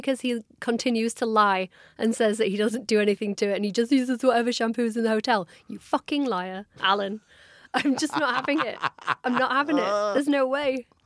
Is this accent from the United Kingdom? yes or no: yes; England, United Kingdom; I'm from England. I'm old.